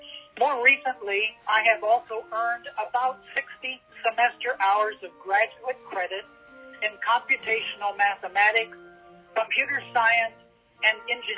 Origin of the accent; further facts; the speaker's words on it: Napoleon, Ohio, United States; also born or lived in Deschler / Ashland; I was born in Napoleon, Ohio, on December the 16th, 1946. My parents were … I was raised in Napoleon, Deschler, and Ashland, all small towns in Northwest Ohio.